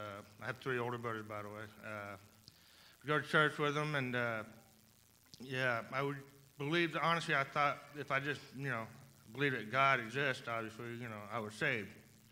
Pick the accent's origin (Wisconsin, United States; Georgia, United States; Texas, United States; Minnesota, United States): Georgia, United States; I'm pretty sure y'all all heard that I'm from Georgia, obviously. I have a little bit of an accent, yes. And I don't say you, I say y'all.